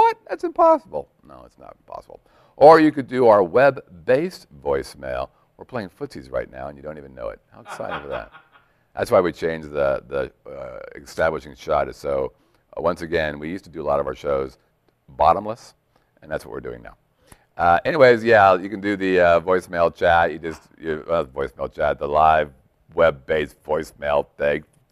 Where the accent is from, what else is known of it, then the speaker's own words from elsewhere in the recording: California, United States; I'm a purist. I grew up in Southern California. When I was a kid, you could get into Disneyland for $4.75.